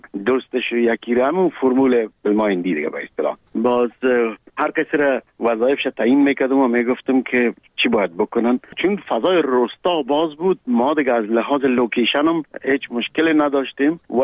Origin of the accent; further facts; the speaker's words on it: Kabul, Afghanistan; ما در کابل به دنیا آمدیم، در چهارده کابل. مکتب ابتدایی را در یک مکتب به نام غازی عبدالله خان تمام کردیم و بعدش لیسه عبیبیه